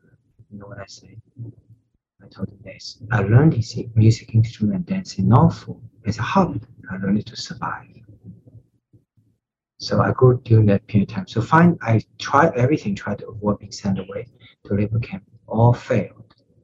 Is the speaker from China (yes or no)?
yes; China; I grew up in China in the 1960s in a period called Cultural Revolution